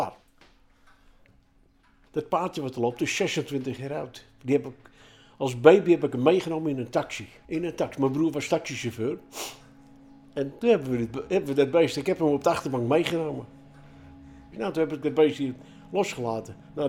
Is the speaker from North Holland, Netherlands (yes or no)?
no; Drenthe, Netherlands; Nou, ik ben zelf, kom ik uit Drenthe.